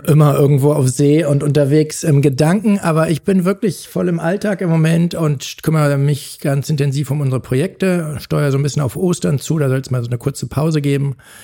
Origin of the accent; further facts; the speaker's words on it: Oldenburg, Lower Saxony, Germany; in meiner Heimatstadt Oldenburg auf meinem Hollandrad